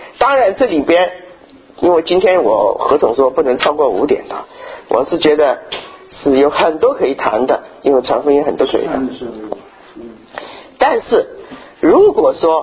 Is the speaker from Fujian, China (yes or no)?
no; Nanchong, Sichuan, China; 对，我们在那个南充，这个我去重新去访问嘛，因为我小的时候在南充嘛